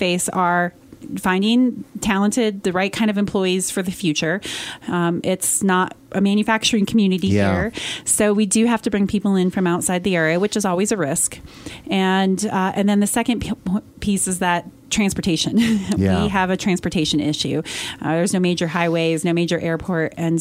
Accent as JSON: {"language": "English", "town": "Montrose", "region": "Colorado", "country": "United States", "tie": "born or raised there", "said": "I'm a Western Slope girl born and raised in Montrose."}